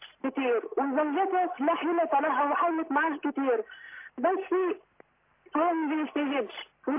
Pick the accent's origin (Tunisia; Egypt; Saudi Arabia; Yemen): Egypt; Port Said, Port Said Governorate; من بورسعيد.